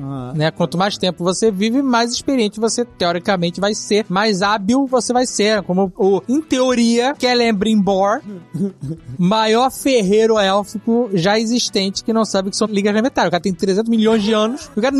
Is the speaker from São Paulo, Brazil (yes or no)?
no; Joinville, Santa Catarina, Brazil; sou de Joinville, a vila aqui junto, Santa Catarina.